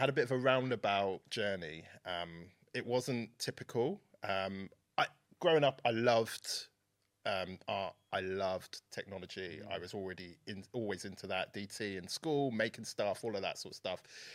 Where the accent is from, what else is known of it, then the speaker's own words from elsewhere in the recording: Oxford, South East England, United Kingdom; I'm from Oxford, so just outside Oxford.